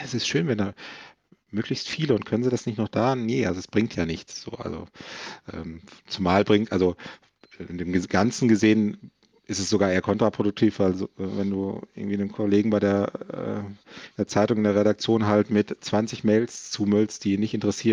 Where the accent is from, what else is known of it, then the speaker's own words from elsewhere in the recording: North Rhine-Westphalia, Germany; Also bei uns im Ruhrgebiet gibt es relativ viele Eventseiten irgendwie fürs Ruhrgebiet